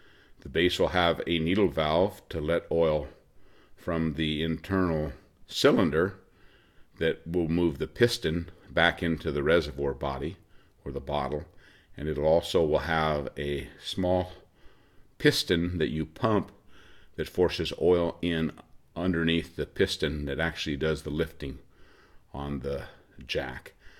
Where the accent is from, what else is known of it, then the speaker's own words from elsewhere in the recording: Oregon, United States; I'm from Oregon.